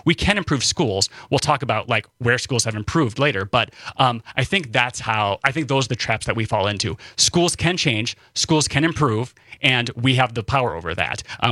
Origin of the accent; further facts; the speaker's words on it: Wisconsin, United States; I'm from Northern Wisconsin. Like, come on.